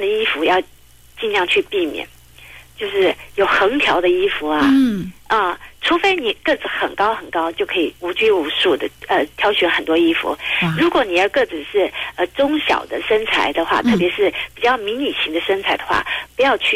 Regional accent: United Kingdom; 因为我自己也很喜欢戴帽子，我从英国来的。

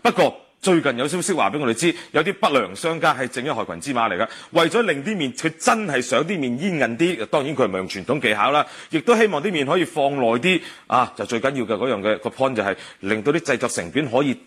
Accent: Guangdong, China; 我哋廣東人咧比較中意食鹼水面

